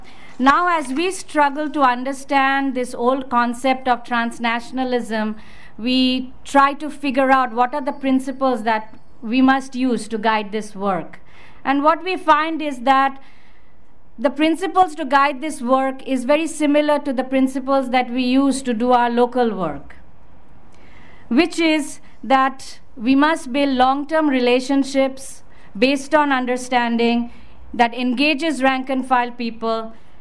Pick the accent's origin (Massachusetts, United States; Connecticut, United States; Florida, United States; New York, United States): New York, United States; New York City; now in India; recently moved to India last year, and I'm going back and forth. So when asked who I am, I often say I'm half Indian and half New Yorker.